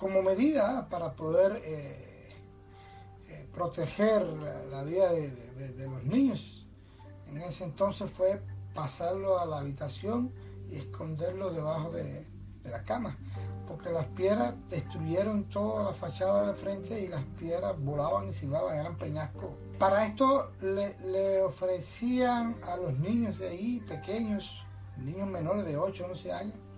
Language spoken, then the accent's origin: Spanish; Baracoa, Guantánamo, Cuba; esto es una zona de Baracoa, en mi ciudad natal.